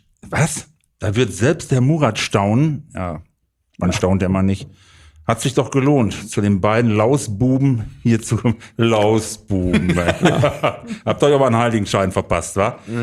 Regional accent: Kirchhellen, North Rhine-Westphalia, Germany; born there; Also nicht hier in Bottrop, sondern Kirchhellen.

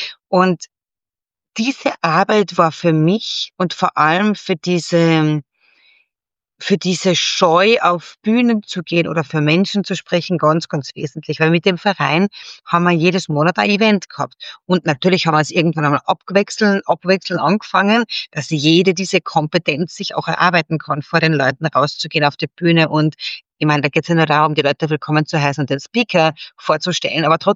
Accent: Carinthia, Austria; now in Vienna, Austria; war in meinen ersten Wien-Jahren dann natürlich schwierig, nach Kärnten zurückzukommen, meinen Wiener Akzent, den was ich mir da angeeignet habe.

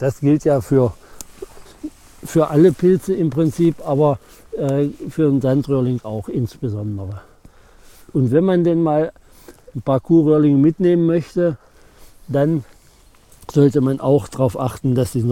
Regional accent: Germany; now in Brandenburg, Germany; in meiner alten Heimat im Harzvorland.

